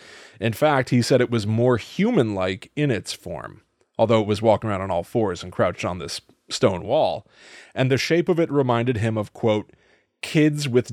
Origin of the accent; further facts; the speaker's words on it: Connecticut, United States; We grew up in Connecticut.